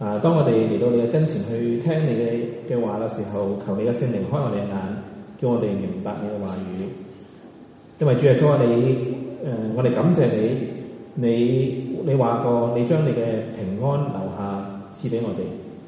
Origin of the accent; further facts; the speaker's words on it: China; 大家知唔知道我哋中国人过年好多红色㗎，係咪？